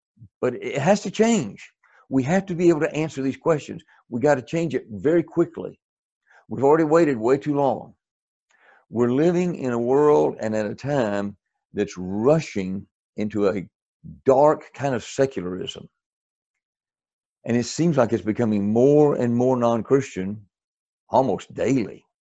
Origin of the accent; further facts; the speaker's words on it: Tellico Plains, Tennessee, United States; When I was a little kid, I grew up in Tellico Plains, Tennessee.